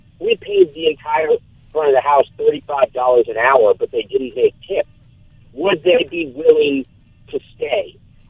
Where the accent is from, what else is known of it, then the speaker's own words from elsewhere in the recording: California, United States; My perspective, I come at this from California, where there is no tipping wage, right?